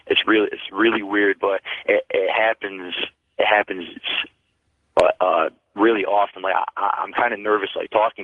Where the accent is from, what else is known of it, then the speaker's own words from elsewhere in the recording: Bristol, Connecticut, United States; I'm 19 years old. I'm from Bristol, Connecticut. Small town.